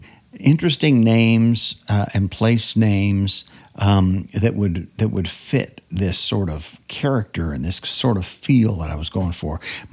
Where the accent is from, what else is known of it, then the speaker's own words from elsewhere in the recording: the South, United States; Now, I grew up in the South, and pon is short for corn pone, which is like a cornbread.